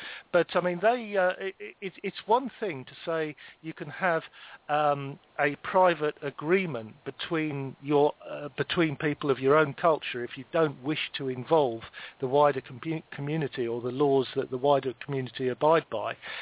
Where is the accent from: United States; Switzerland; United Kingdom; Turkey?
United Kingdom; England; There's a certain level of trust that we have between ourselves as indigenous English people